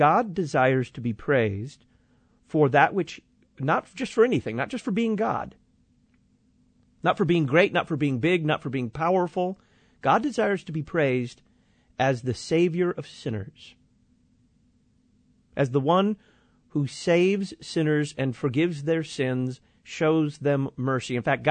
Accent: Bible Belt, United States; I come from the Bible Belt, and Baptists down there are as traditional Baptist as you can possibly be

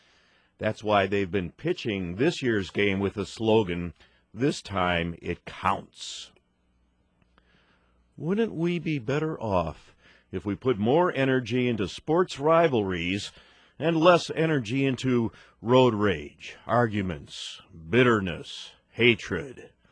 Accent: Chicago, Illinois, United States; Growing up in Chicagoland, there was no love lost between Cubs and Sox fans. We had playground fights about which team was better.

